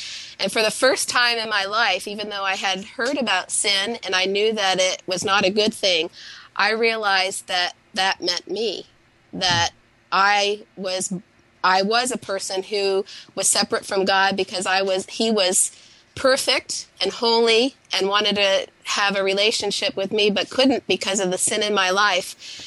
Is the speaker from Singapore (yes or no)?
no; Brockton, Massachusetts, United States; born there; also born or lived in Nashua / Columbus / Cincinnati / Chillicothe; Yes, I was born in Brockton, Massachusetts, and from there my parents were transferred to the Salvation Army Church in Nashua, New Hampshire, and from there they were transferred to Columbus, Ohio